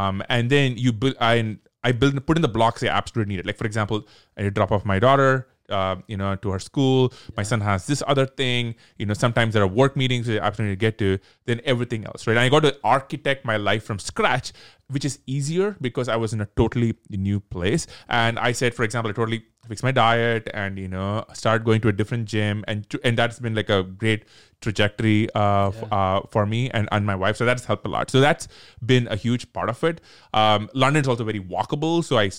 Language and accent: English; Chennai, Tamil Nadu, India; we grew up in India, in a city called Chennai. It's in the south.